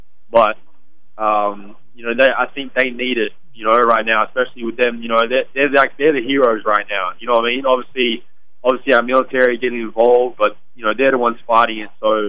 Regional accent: Western Australia, Australia; I'm from Western Australia, so the worst fires are over in New South Wales and Victoria.

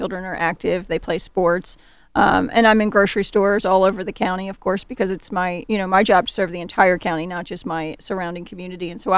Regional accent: Baltimore, Maryland, United States; You know, I grew up in East Baltimore, and at the time I was living in Northern Virginia

